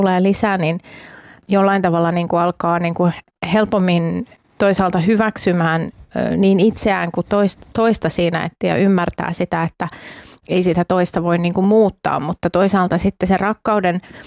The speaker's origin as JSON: {"language": "Finnish", "region": "Ostrobothnia", "country": "Finland", "said": "Mä tuun Pohjanmaalta ja mulla on semmoinen hyvin niin kuin voimakas tämmöinen niin kuin pohjalainen tämmöinen yrittäjäkulttuuri"}